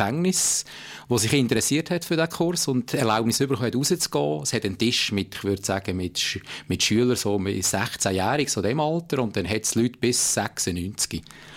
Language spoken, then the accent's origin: German; Lucerne, Switzerland; Als Luzerner freut mich das natürlich besonders.